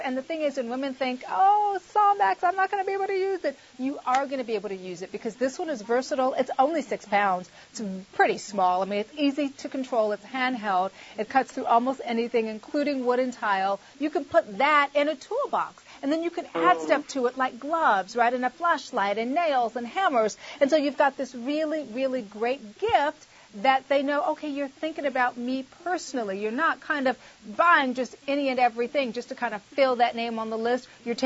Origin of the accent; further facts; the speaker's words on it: California, United States; But and I'm from California. I'm an original California girl.